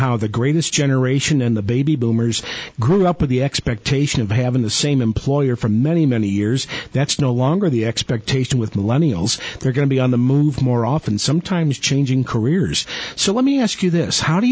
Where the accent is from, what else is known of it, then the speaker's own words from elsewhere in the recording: St. Louis, Missouri, United States; back in my hometown of St. Louis, I recall interviewing with a retail company for a job there.